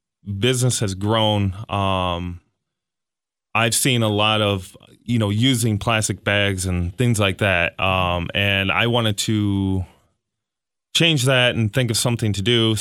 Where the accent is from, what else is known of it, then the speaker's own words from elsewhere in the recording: Stevensville, United States; We're from Stevensville, so in that little town, mm-hmm. you can tell that we have all kind of come together